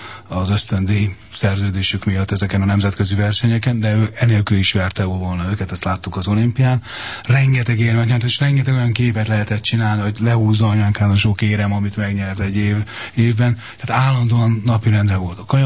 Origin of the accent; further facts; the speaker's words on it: Hungary; hogy magyarok vagyunk, és hogy ennyire szeretjük egymást